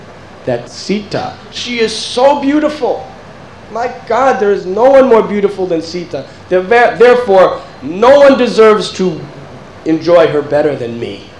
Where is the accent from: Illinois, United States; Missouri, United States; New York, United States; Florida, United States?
Illinois, United States; Chicago; You see, I'm from Chicago.